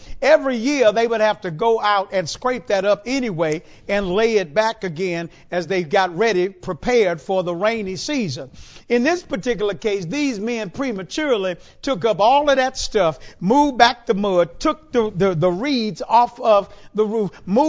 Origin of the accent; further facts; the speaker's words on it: Houston, Texas, United States; my paternal grandparents, my grandfather and grandmother, again, we're from Houston, they lived in Sunnyside.